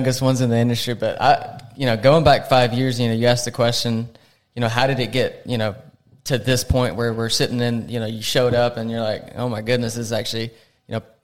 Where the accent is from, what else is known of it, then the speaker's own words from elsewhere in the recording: Arkansas, United States; I am originally from Arkansas. Got in the industry by building a 12 by 16 shed. Like I said, I came from ranching, did a little bit of roofing